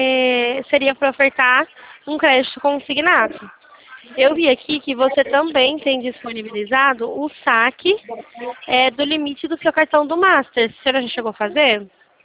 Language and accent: Portuguese; São Paulo, Brazil; Eu sou de São Paulo.